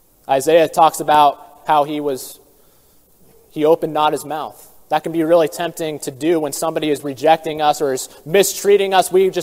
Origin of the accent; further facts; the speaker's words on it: Seattle, Washington, United States; I'm originally from the Seattle area.